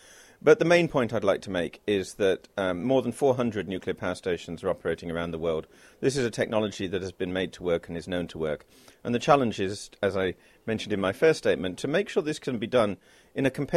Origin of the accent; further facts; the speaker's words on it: United Kingdom; here I am as a British citizen talking about a very Euro-federalist notion of handing powers to Brussels